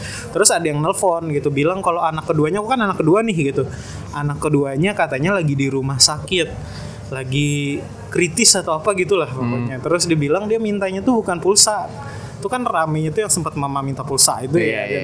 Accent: Kalimantan, Indonesia; kita orang Kalimantan ya gitu

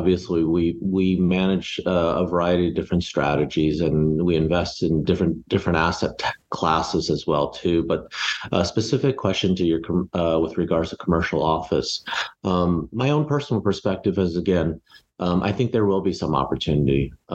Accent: Hoboken, New Jersey, United States; moved away; And then having been born and raised in Hoboken, New Jersey, and grown up on the East Coast and then migrating west

